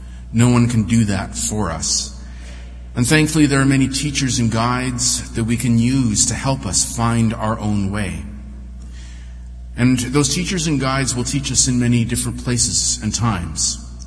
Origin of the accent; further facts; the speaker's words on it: Carleton Place, Ontario, Canada; I grew up in Carleton Place, and my father was the minister at the United Church there.